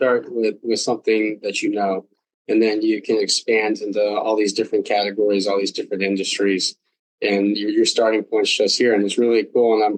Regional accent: United States; It gives you a worldly perspective, but then it also allows you as an American to kind of portray the traits that we really believe in at the core of our country

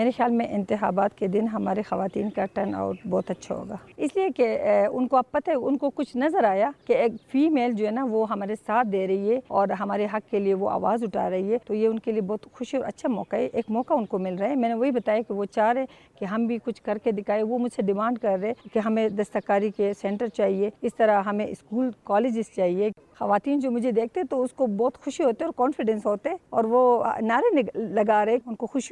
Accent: Upper Dir, Khyber Pakhtunkhwa, Pakistan; میرا تعلق اپر دیر سے ہے

